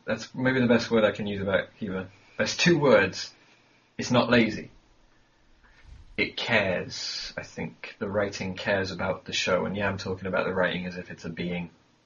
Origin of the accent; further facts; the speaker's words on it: England, United Kingdom; I'm like, oh, this is like this, and this is like this, blah, blah, blah, I'm English.